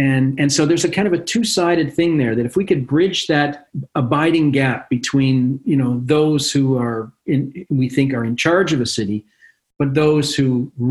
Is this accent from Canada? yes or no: yes; Canada; I'm Canadian, so the glass is always half full in my world